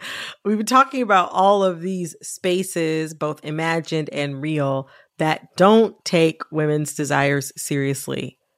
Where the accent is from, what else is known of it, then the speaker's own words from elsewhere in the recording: Detroit, Michigan, United States; also born or lived in Washington, D.C.; now in New York, United States; I'm from the Detroit area. I lived, you know, I live in New York now. I lived in DC for a while.